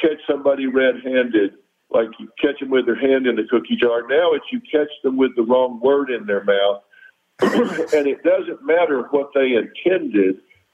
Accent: Mexico City, Mexico; I'm from Mexico City. I'm Mexican. Am I supposed to be offended by the fact that I'm a Mexican?

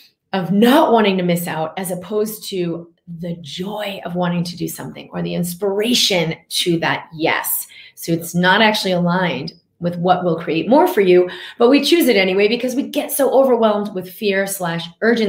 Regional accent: Massachusetts, United States; now in Durango, United States; Cool, I grew up right outside of Boston. So I am now broadcasting from Durango, Colorado, a very, very beautiful place in the mountains.

